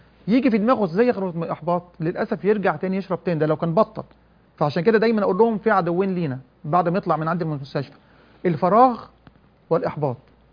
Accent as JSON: {"language": "Arabic", "country": "Egypt", "said": "احنا يعني عندنا في مصر"}